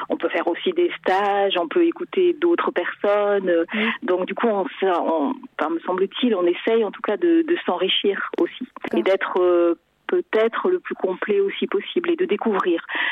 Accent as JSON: {"language": "French", "region": "Nouvelle-Aquitaine", "country": "France", "said": "Moi, pour ma part, je viens du Pays Basque, donc une petite ville de province."}